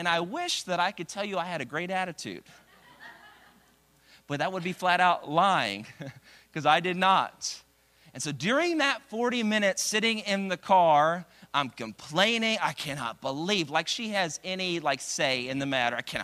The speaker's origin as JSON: {"language": "English", "town": "Dallas", "region": "Texas", "country": "United States", "said": "I'm from Dallas, and when we got married, she came to Dallas to be with me there."}